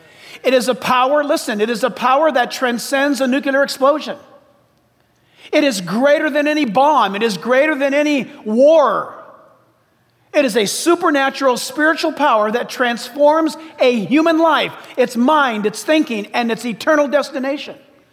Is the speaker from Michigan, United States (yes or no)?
no; San Diego, California, United States; also born or lived in Orange County; I grew up in San Diego and in Orange County